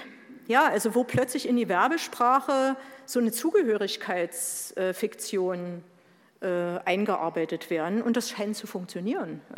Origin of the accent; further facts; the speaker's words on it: East Germany, Germany; Also ich bin in der DDR mit Heimatliedern aufgewachsen